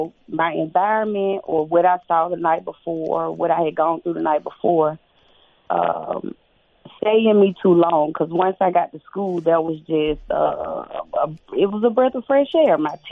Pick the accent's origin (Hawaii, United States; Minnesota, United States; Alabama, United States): Alabama, United States; Birmingham; born there; Okay, so I was born in Birmingham, Alabama.